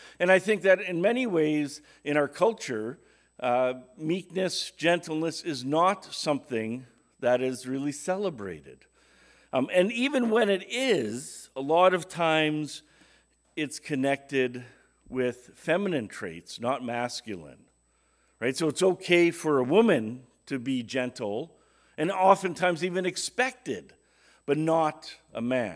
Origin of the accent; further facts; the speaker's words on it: Wales, United Kingdom; Another thing you don't know about me, is that I'm Welsh, okay?